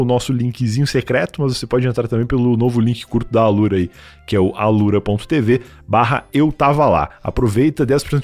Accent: Rio Grande do Sul, Brazil; nós somos um casal formado por mim, que sou gaúcho, e por ela, que é mineira de Belo Horizonte.

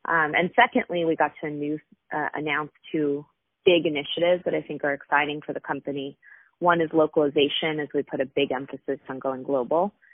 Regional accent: Boston, Massachusetts, United States; I am an East Coaster. So I grew up in Boston.

